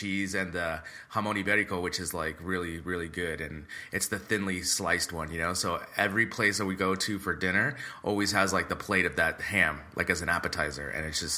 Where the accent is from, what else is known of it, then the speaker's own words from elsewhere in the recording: United States; now in Madrid, Spain; Basically, I'm the American cousin for my friend's family.